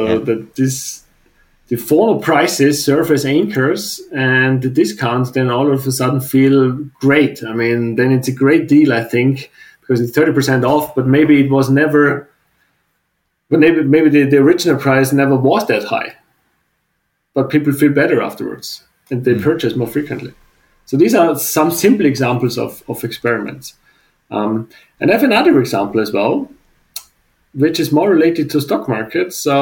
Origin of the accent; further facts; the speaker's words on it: Austria; English is a second language; I grew up in Austria, studied also in Austria